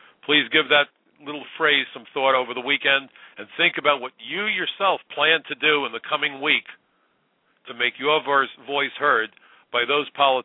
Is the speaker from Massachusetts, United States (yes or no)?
no; New York City, New York, United States; I'm a New Yorker. I live in the most ethnically diverse city probably in the world.